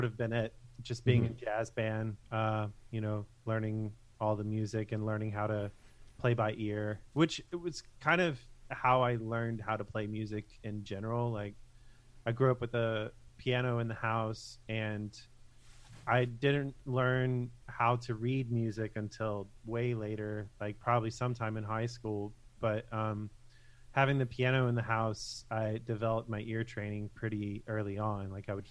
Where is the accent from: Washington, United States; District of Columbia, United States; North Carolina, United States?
North Carolina, United States; Hickory; also born or lived in Eden / Walkertown; I was born in Eden, North Carolina, but I was only there for like until I was 3 or 4, I think, and moved to Walkertown and then spent most of my youth in Hickory.